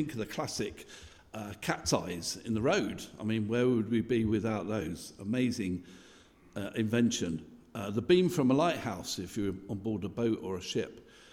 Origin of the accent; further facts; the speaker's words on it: London, United Kingdom; I grew up in London, and so there's never anything really dark in London.